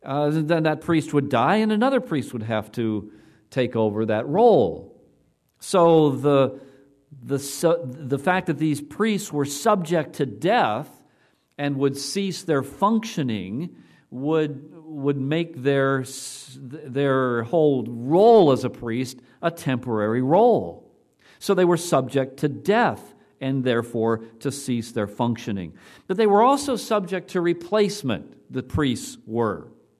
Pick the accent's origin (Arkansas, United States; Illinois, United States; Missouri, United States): Illinois, United States; Chicago; born there; Well, I was born in Chicago, but I don't remember anything about it. So off we moved to Chicago.